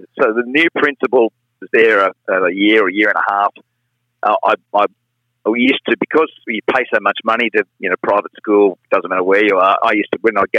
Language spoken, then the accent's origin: English; New South Wales, Australia; So that's and I really loved those days of, you know, playing footy and growing up on the Central Coast.